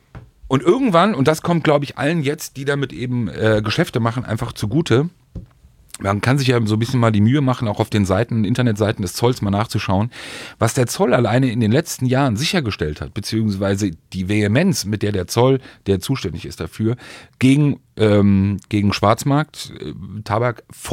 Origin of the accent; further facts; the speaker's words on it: Berlin, Germany; auch als Berliner hier, der hier wohnt